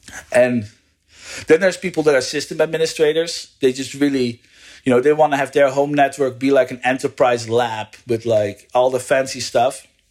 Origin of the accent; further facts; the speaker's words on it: Netherlands; English is a second language; moved away as an adult; now in United States; I'm from the Netherlands and I live in the US